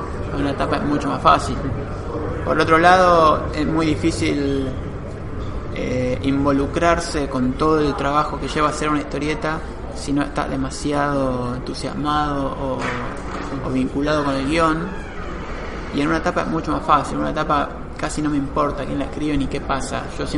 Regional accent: Argentina; Yo soy de Argentina.

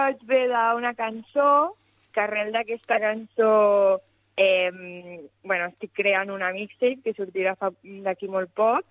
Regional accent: Terrassa, Catalonia, Spain; Bueno, Terrassa al final, bueno, és una ciutat, no és com Barcelona

